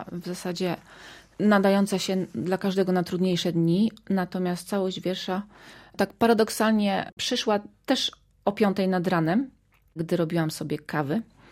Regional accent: Chyże, Lublin Voivodeship, Poland; Ja jestem wychowana na wsi, pochodzę ze wsi, z Roztocza, z takiej wioski Chyże.

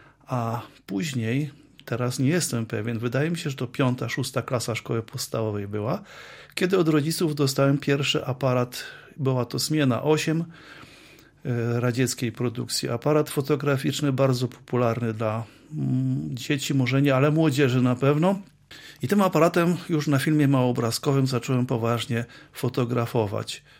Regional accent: Łańcut, Subcarpathian Voivodeship, Poland; Nie, to ja z Łańcuta pochodzę i to w Łańcucie było. Tam chodziłem do szkoły podstawowej, potem skończyłem liceum

